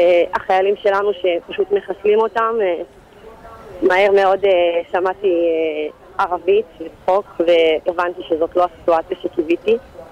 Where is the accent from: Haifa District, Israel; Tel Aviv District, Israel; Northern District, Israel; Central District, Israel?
Northern District, Israel; Afikim; אני מקיבוץ אפיקים, בעמק הירדן, ליד הכינרת.